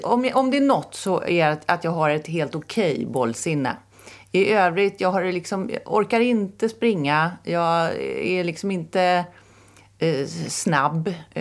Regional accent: Näsby Park, Stockholm County, Sweden; jag växte upp i Näsby Park

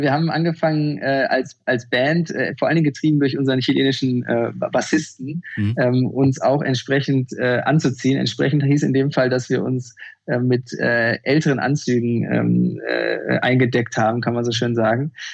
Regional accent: Bochum, North Rhine-Westphalia, Germany; Ich bin in Bochum aufgewachsen

